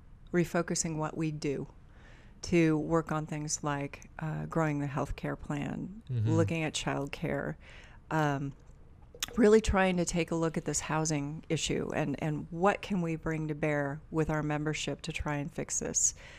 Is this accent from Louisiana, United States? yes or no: no; Portland, Oregon, United States; now in Bend, United States; I've been coming here all my life, but I'm from Portland.